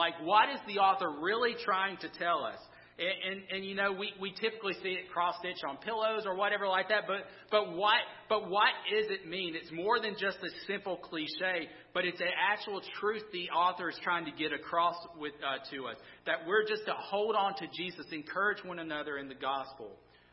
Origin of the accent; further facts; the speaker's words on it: Deep South, United States; listen, we're in the South and I was raised in the Deep South.